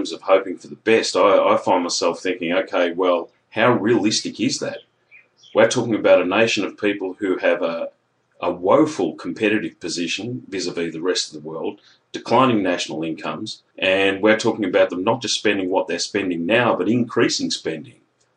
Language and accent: English; Australia; On the one hand, as an Australian household or a part therein, I find that mildly reassuring. But on the other hand, I find myself thinking, well, my fellow Australian households are amongst the most heavily privately indebted on the planet.